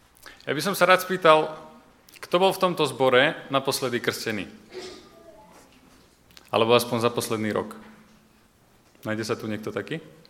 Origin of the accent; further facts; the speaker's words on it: Žilina Region, Slovakia; pochádzam z Liptova, zo samého srdca Slovenska. A som už asi štvrtá generácia adventistov v našej rodine, takže takzvaný rodený adventista.